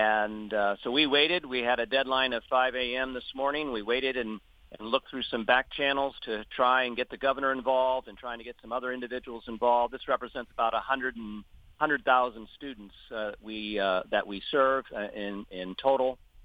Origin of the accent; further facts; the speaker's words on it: Lock Haven, Pennsylvania, United States; I'm from Lock Haven, PA, and I'm a spokesperson for our particular chapter here.